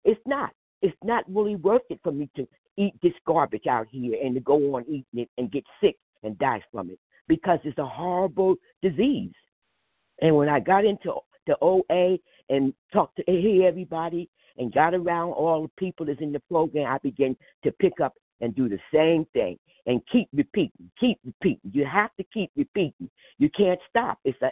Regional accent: New Jersey, United States; I'm a grateful compulsive overeater. I'm from New Jersey.

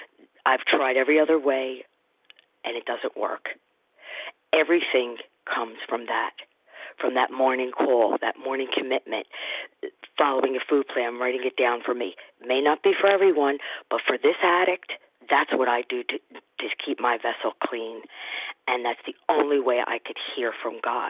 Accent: New Jersey, United States; I'm a bulimic from New Jersey.

